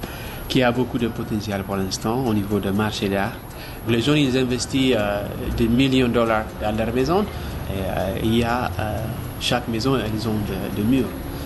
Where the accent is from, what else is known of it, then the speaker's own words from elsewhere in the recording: Ethiopia; moved away as an adult; now in France; je suis artiste peintre, je viens d'Éthiopie